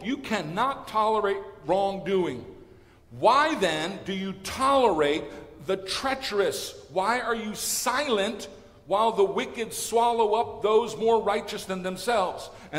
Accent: Missouri, United States; he's an artist in my hometown in Missouri

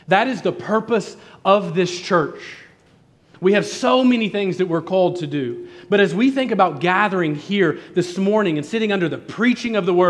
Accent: the North, United States; But I am from the North, and in the North, fall is already coming.

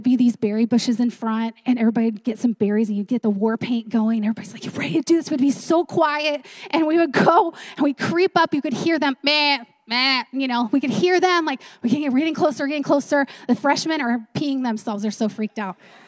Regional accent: California, United States; I grew up in California.

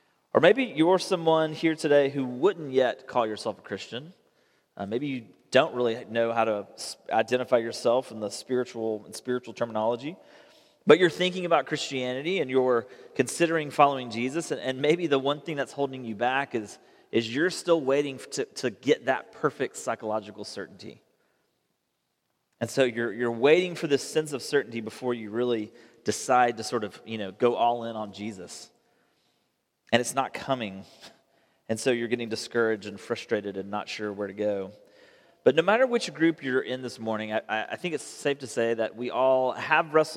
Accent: Tennessee, United States; I was a huge UT, I grew up in Tennessee, huge UT football fan

